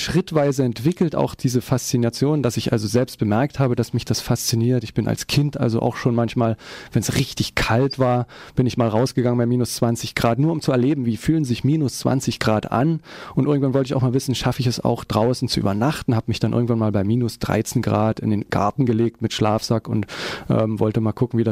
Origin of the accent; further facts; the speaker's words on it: Brandenburg, Germany; also born or lived in Dresden; now in Berlin, Germany; Aus Dresden, also in Dresden geboren, aufgewachsen in der Niederlausitz, südliches Brandenburg. Und seit meinem Studium lebe ich in Berlin.